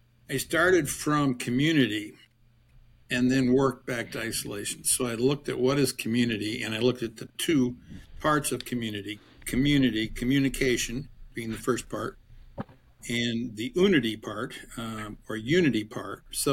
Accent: Chicago, Illinois, United States; moved away as an adult; now in Lincoln, United States; when I moved to Lincoln. I was from Chicago. I'd lived there most of my life.

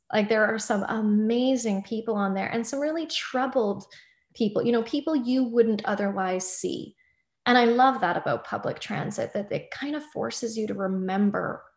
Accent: Edmonton, Alberta, Canada; Growing up in Edmonton was a low point of resonance for me. I never felt at home here.

